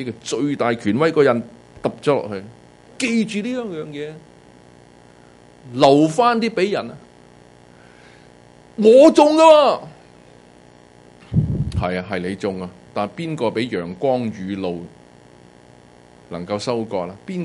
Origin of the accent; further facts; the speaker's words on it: Hong Kong; 都好似唔系我哋香港人一啲好嘅文化